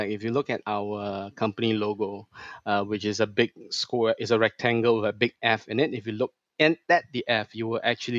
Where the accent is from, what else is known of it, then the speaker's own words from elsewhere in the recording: Singapore; I'm in Singapore. I'm a Singaporean.